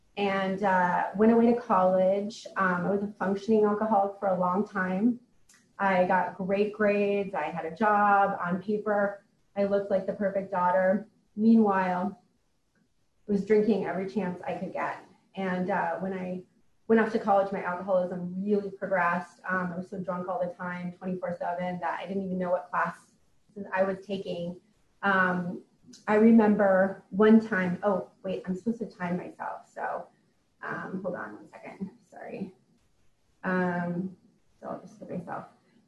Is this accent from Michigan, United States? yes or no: no; Minnesota, United States; I grew up in Minnesota and started drinking when I was a teenager.